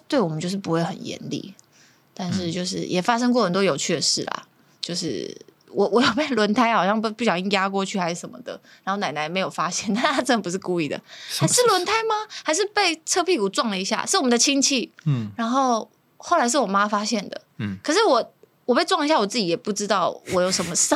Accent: Taiwan; first language Taiwanese Hokkien; 我只记得我上幼稚园的时候，我其实不会，我只会讲台语、嗯、我不会中文发音

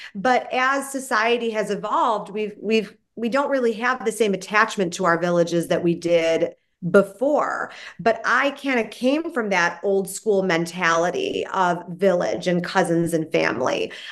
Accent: Illinois, United States; And so I hail from Chicago. Still, I'm born and raised in Illinois, I should say. I was born and raised in a suburb outside of Chicago.

